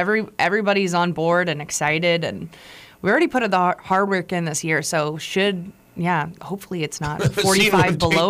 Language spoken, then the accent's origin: English; Fairbanks, Alaska, United States; I'm born and raised in Fairbanks, never been on one.